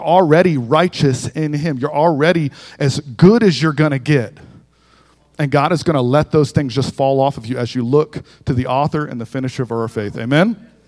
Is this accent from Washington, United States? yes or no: no; Melbourne, Florida, United States; I'm a city boy. I'm from Melbourne, Florida.